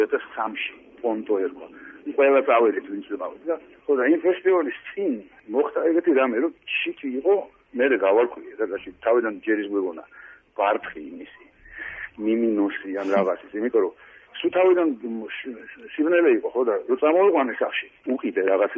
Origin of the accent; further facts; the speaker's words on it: Batumi, Adjara, Georgia; ჩემი ქალაქია ბათუმი ანუ მე ვარ ბათუმი ბათუმელი ვარ